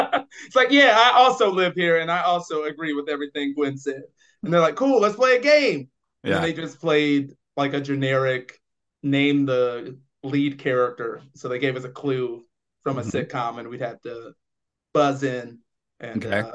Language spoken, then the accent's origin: English; Indianapolis, Indiana, United States; I'm obviously from Indianapolis. The festival took place right down the street from where I live.